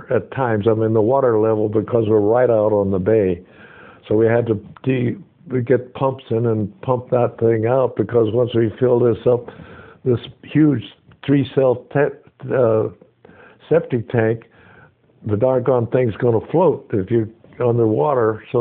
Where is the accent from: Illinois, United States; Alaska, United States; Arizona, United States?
Arizona, United States; Yuma; And I was discharged then and went back to my hometown of Yuma, Arizona.